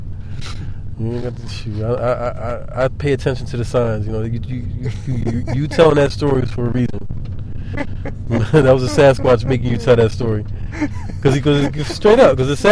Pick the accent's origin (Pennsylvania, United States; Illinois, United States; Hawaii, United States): Pennsylvania, United States; Philadelphia; They got to know I'm from Philly, and, you know, I've been robbed.